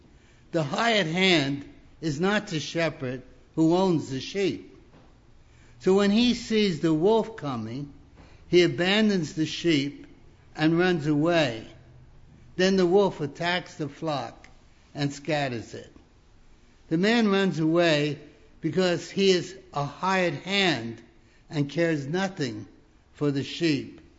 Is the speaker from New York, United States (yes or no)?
yes; Brooklyn, New York, United States; born there; I was born in Brooklyn, New York City. So I don't know anything about sheep firsthand.